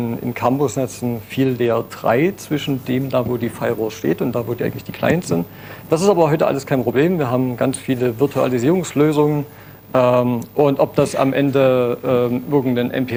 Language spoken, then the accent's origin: German; Dresden, Saxony, Germany; man hört es vielleicht, ich komme aus Dresden